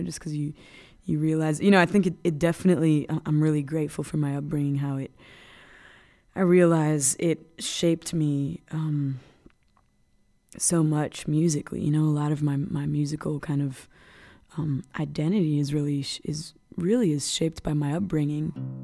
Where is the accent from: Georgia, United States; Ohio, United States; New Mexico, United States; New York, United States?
New York, United States; also born or lived in Belgium; Yeah, I moved to New York when I was like 8 months old. So I was born in Europe, but moved to New York.